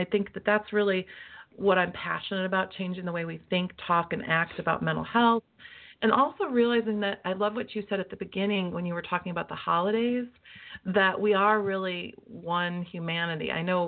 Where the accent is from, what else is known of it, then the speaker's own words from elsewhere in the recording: Midwest, United States; I'm going to be honest with you, I'm from the Midwest, but where I live, people kind of make it all look perfect on the outside.